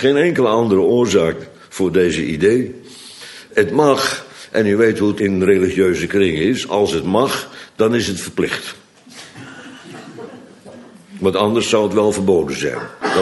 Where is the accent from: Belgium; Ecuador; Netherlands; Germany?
Netherlands; Bodegraven, South Holland; Maar bij ons in Bodegraven was het zo dat een beetje Calvinist verplicht was op zondagmiddag.